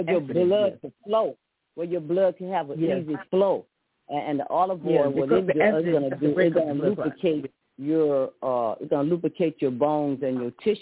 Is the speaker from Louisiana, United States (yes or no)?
yes; New Orleans, Louisiana, United States; born there; I was born in New Orleans, but I got some brothers and sisters that was born right here in the back room of the house